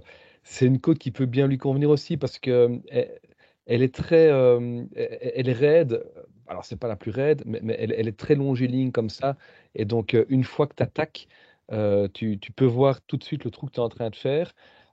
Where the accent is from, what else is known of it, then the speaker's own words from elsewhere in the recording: Belgium; peut-être un peu chauvin comme on est belge